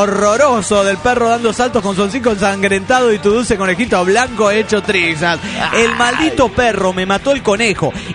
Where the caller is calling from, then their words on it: Buenos Aires, Argentina; de Buenos Aires, Argentina.